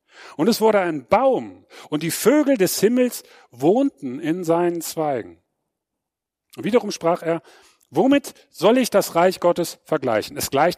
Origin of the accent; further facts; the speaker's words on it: Cologne, North Rhine-Westphalia, Germany; Weiß man, als Kölner weiß man das, ne?